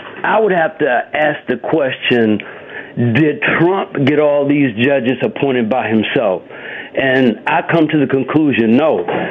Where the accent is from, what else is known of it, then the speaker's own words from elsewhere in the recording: New Jersey, United States; Cory Booker comes out. I'm from New Jersey. I don't feel Cory Booker.